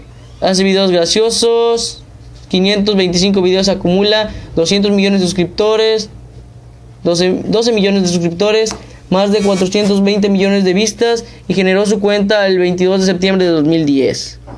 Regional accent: Mexico; porque somos mexicanos de aquí, que estamos en México

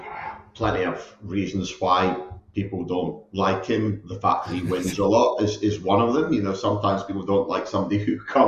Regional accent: United Kingdom; being British, we got to the third round

